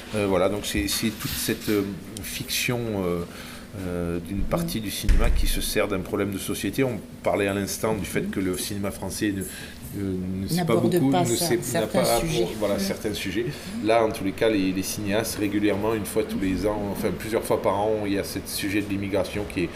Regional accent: France; Moi je pense que en tant que Français on n'a pas

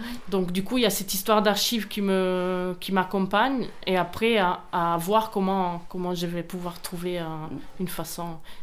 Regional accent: Italian-speaking Switzerland, Switzerland; Oui, alors je suis artiste, je viens de Suisse, plutôt suisse-italienne

